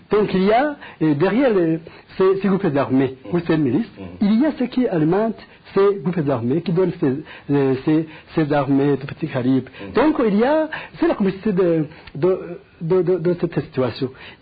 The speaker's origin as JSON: {"language": "French", "country": "Burundi", "said": "ici chez nous au Burundi"}